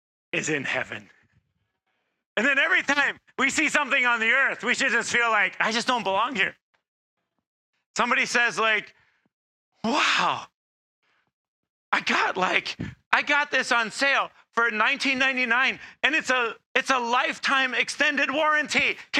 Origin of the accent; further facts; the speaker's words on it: United States; I don't know, I'm an American, you know.